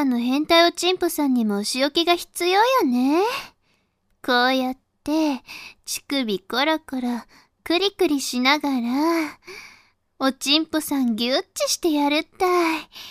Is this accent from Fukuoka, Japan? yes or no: yes; Fukuoka, Japan; accent: Hakata dialect; は、初めて自分の、博多弁や、